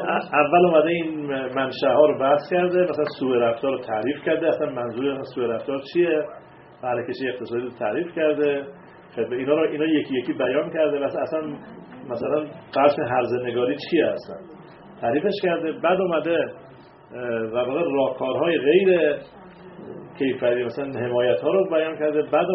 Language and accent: Persian; Isfahan, Iran; من اصفهانی